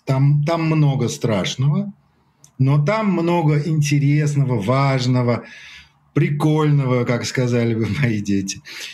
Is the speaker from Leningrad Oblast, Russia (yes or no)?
yes; Leningrad Oblast, Russia; Во-первых, я вырос на даче в Ингрии, да, ну, на Карельском перешейке, да, Ленинградская область. Во-вторых, дедушка мой был финном.